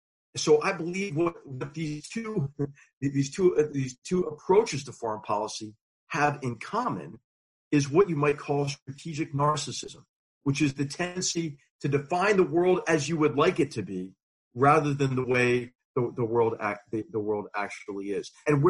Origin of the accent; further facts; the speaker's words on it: Philadelphia, Pennsylvania, United States; And so in February of 2017, I'm walking down Walnut Street in Philadelphia, my hometown.